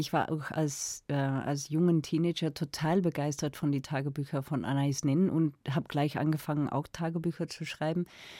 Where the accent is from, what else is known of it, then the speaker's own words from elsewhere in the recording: Belgium; Bei uns in Belgien ist auch auf einer Leseliste vor Jugendlichen zwischen 16 und 18.